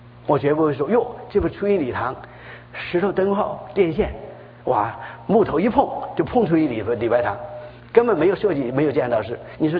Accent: China; 我们中国人常说什么疼极乎娘穷极乎爹

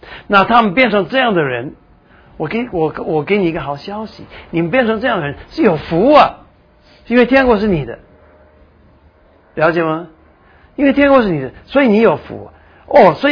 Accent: Taiwan; accent: Taiwanese Mandarin; 了解啊？这是我们台湾国语啊，乱高兴。

